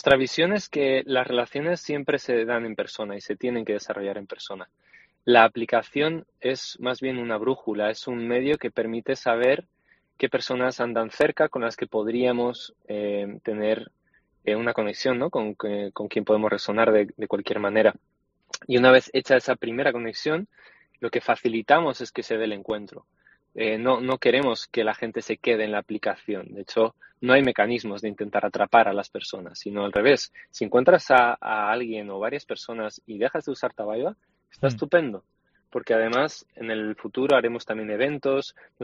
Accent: Basque Country, Spain; moved away as an adult; now in Canary Islands, Spain; Yo soy nuevo en la isla, soy del País Vasco, llevo un año y medio aquí, ya me siento adoptado canario, y amo profundamente esta tierra.

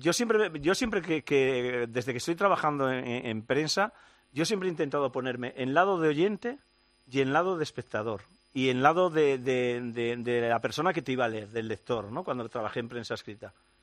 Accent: Sarria, Galicia, Spain; born there; Yo nací en Sarria, pero en una aldea. Sarria es, el digamos, la cabeza de partido, pero yo nací en una aldea muy pequeñita que se llama Loseiro, que es donde nació mi madre también.

